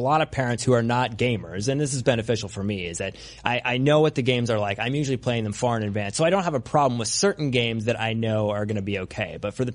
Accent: Canada; and I am Canadian.

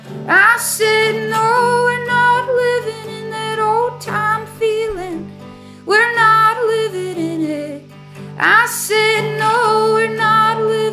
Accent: the South, United States; And I think as a Southerner, I think a lot of times

